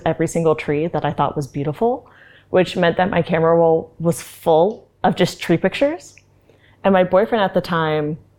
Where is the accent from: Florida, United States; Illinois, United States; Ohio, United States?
Florida, United States; Melbourne; I'm from Central Florida, Melbourne, Florida, which is literally just an hour east of Orlando.